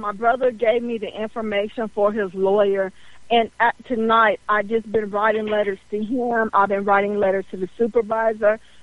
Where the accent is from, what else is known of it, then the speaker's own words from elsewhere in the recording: California, United States; As much family that I can get, because I am from California.